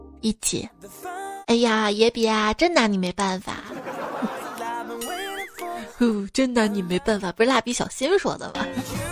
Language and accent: Chinese; China; 我们中国人可厉害了